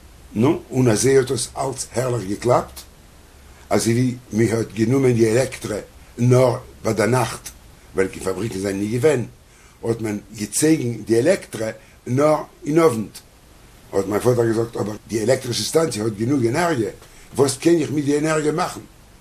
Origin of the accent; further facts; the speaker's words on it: Vilnius, Vilnius County, Lithuania; born there; German is a second language; Weil ich bin geboren in Vilna.